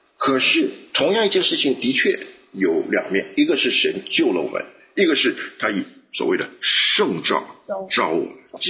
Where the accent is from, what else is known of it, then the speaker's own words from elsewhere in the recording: China; 我们中国人已经做普通老百姓做了3000年的信的主